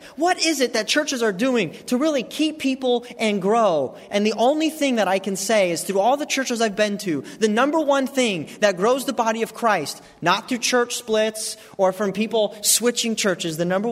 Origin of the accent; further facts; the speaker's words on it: Colorado, United States; Now, I grew up in Colorado, so I didn't hear that much. Then I moved to the South